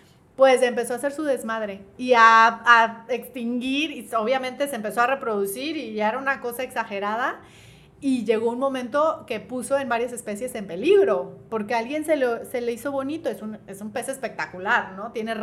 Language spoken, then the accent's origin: Spanish; Mexico; para salvaguardar nuestra salud como mexicanos, ¿no?